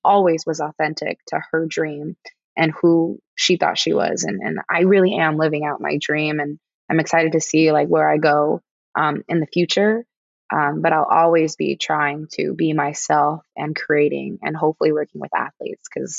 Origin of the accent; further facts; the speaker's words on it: San Jose, California, United States; I'm from Eastside San Jose. I went to the East Coast to play soccer, and then I found my way back home